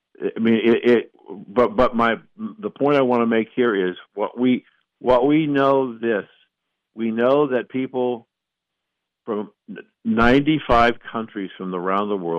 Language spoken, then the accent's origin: English; Ohio, United States; And it so happens that my home state, my hometown, is number two in the nation.